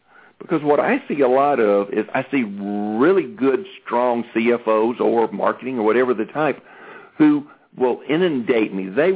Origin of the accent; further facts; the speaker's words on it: Atlanta, Georgia, United States; accent: Sun Belt; I think it took 2 days before the Sun Belt came back on my accent. So, yes, I am in Atlanta.